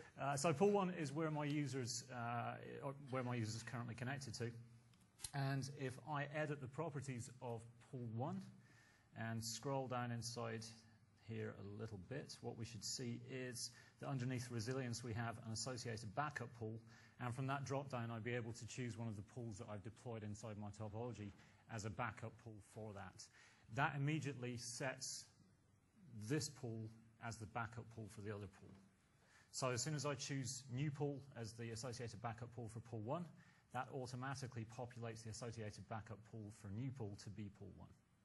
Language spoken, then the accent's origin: English; Scotland, United Kingdom; As a Scotsman, I am hoping that we eventually get our own top-level domain of .mac